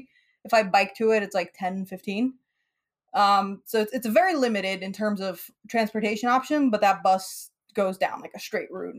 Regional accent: New York City, New York, United States; I'm so used to public transit because I grew up in New York City with a massive train system, massive bus system.

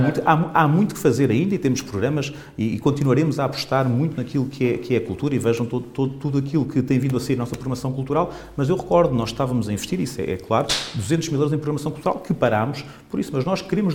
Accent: Santarém, Portugal; somos de Santarém

